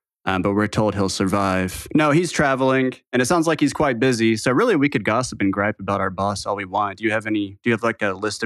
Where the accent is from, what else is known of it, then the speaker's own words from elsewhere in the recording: Asheville, North Carolina, United States; now in Alabama; I'm from Asheville, North Carolina, or that's where I live currently. And I had to flee Asheville, so now I'm in Alabama.